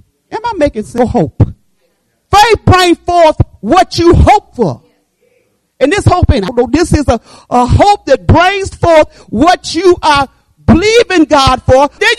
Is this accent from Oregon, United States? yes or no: no; Michigan, United States; born there; I knew I was in Detroit, Michigan. I was born in Michigan.